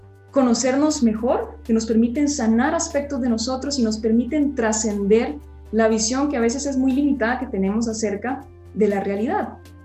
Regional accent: Palmares, Alajuela, Costa Rica; soy de Costa Rica, de Palmares

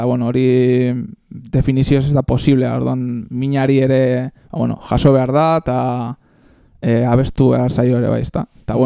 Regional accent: Andalusia, Spain; born there; eta urrengo hirurak andaluziarrak dira. Ni bertan jaio nintzen, nire gurasoek, familia osue, hangoa da.

